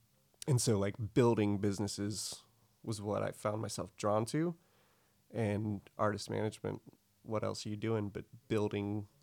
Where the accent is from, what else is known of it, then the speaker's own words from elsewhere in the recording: Lexington, Texas, United States; Yeah, I grew up in Lexington, Texas, which nobody's ever heard of. Unless they're a big barbecue connoisseur in Texas.